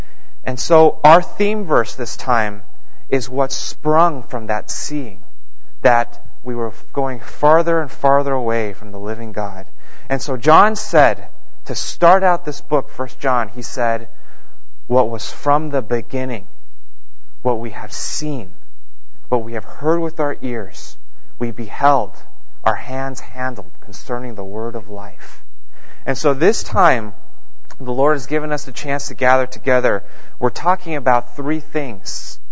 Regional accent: Los Angeles, California, United States; Remember, I told you I'm from Los Angeles.

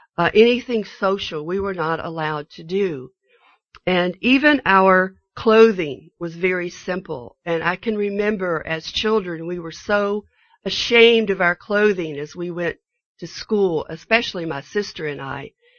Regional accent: Virginia, United States; I grew up, we're both from the East Coast, of course. I grew up in the western part of the state of Virginia in a coal mining community.

